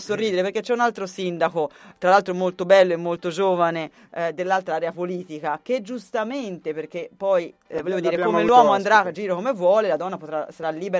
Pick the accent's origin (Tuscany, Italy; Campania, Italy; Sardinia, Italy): Tuscany, Italy; Siena; sono di Siena, perché gli ultimi 10 anni ho vissuto a Siena, o perché sono una donna, o perché sono giovane